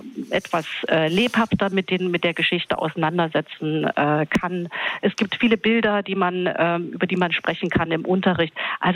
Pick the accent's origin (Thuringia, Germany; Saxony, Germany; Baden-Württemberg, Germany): Thuringia, Germany; Ich bin also in Thüringen zur Schule gegangen, also bin selbst auch Kind der DDR.